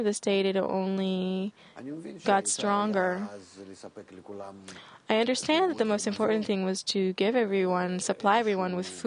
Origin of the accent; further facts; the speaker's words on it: Russia; moved away; Look, I came from Russia, and there was a very...